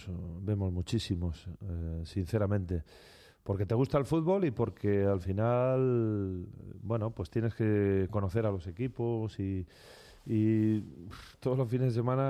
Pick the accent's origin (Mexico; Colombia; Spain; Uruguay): Spain; Alicante, Valencian Community; bueno, pues yo soy de Alicante y me encanta el mar, me encanta pasear por la playa